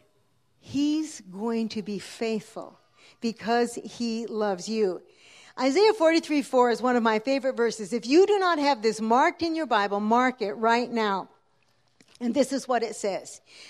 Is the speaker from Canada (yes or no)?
yes; Canada; So I'm very proud to be with you and happy to be with you today as a Canadian sister.